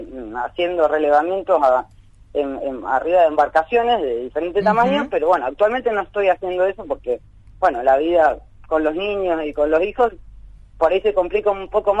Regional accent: Buenos Aires, Argentina; yo viniendo de Capital, o sea, yo nací en Buenos Aires uh-huh. y viví hasta los 10 años

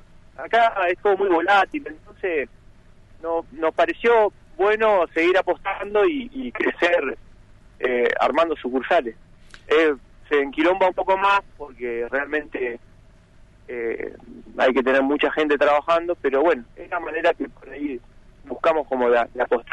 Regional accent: General Conesa, Río Negro, Argentina; now in Roca, Argentina; Sí, somos de Conesa y bueno, la vida nos trajo para acá, para el Valle, y bueno, decidimos emprender acá. Yo vivo en Roca

